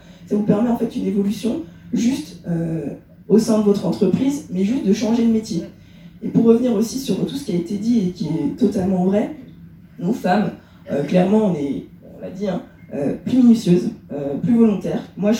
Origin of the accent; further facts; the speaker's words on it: Annecy, Auvergne-Rhône-Alpes, France; je suis d'Annecy, hein, donc j'étais au lycée Berthelet.